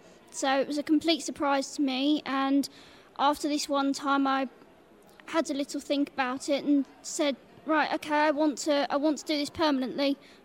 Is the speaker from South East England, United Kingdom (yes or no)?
yes; Minster, South East England, United Kingdom; I'm from Minster on the Isle of Sheppey in Kent. I'm 20 years old and I'm completely blind.